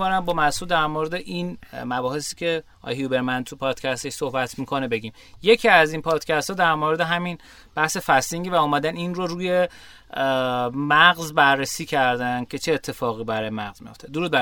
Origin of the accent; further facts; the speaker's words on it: Iran; born there; اسفباره که ما تو ایران به دنیا اومدیم.